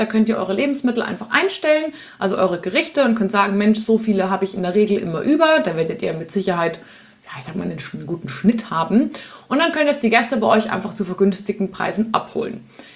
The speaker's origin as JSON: {"language": "German", "town": "Munich", "region": "Bavaria", "country": "Germany", "tie": "born or raised there", "said": "in meiner Heimatstadt München gibt es das Sendlinger Augustina."}